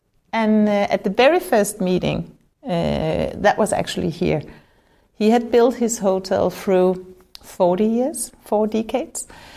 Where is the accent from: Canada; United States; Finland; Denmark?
Denmark; Copenhagen, Capital Region of Denmark; I'm from Copenhagen.